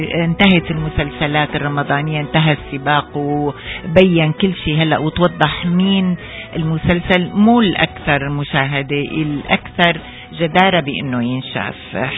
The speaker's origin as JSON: {"language": "Arabic", "country": "Syria", "said": "يعني أنا كسورية وعايشة المشاكل اللي موجودة بسوريا بشدني كتير."}